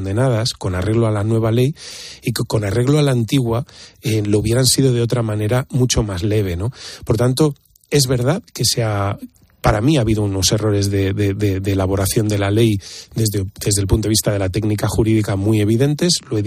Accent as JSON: {"language": "Spanish", "town": "Valladolid", "region": "Castile and León", "country": "Spain", "said": "Yo me considero una persona más seria, quizá a lo mejor porque soy vallisoletano, soy sobrio"}